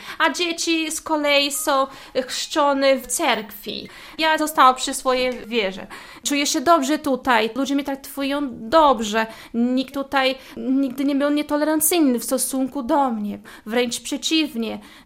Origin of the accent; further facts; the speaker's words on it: Cascavel, Paraná, Brazil; Polish is a second language; now in Poland; Ja jestem z Cascavel, to jest stan Paraná w Brazylii, to jest na sam południe, tam gdzie te wodospady słynne, katarata z do Iguaçu, Foz do Iguaçu, to tak godzina drogi, może półtorej godziny od tych wodospadów.